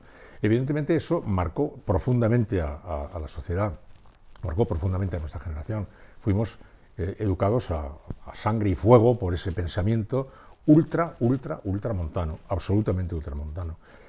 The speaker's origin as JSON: {"language": "Spanish", "town": "San Sebastián", "region": "Basque Country", "country": "Spain", "tie": "born or raised there", "said": "yo nací en San Sebastián y viví en San Sebastián."}